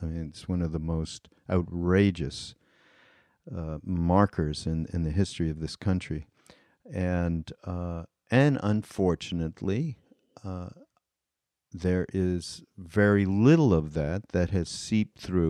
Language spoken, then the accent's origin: English; Canada; My country. Canada.